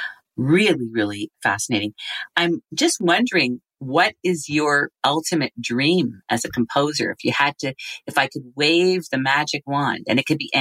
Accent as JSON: {"language": "English", "town": "Montreal", "region": "Quebec", "country": "Canada", "tie": "born or raised there", "said": "That's my hometown, by the way."}